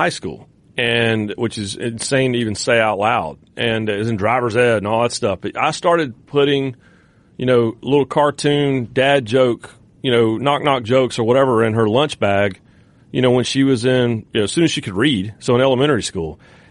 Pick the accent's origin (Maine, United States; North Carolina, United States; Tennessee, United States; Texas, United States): North Carolina, United States; I grew up in North Carolina, and there's an entire branch of my family that went to App State.